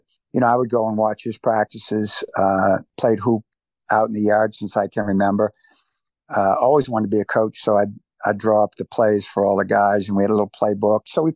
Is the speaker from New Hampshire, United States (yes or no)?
yes; New Hampshire, United States; I was born in New Hampshire. My first 7 years were in New Hampshire.